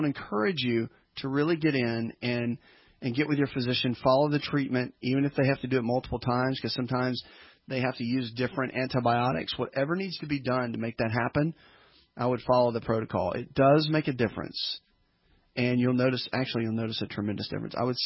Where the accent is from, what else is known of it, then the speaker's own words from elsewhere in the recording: the South, United States; Of course, I'm obviously born and raised in the South.